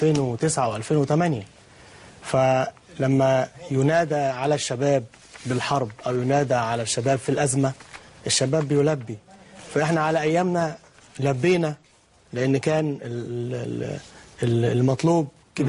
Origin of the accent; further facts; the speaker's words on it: Suez, Suez Governorate, Egypt; قلت له يا فندم انا من السويس والبحر ده عندنا بحر، فبالتالي البحريه بالنسبه لي هي امل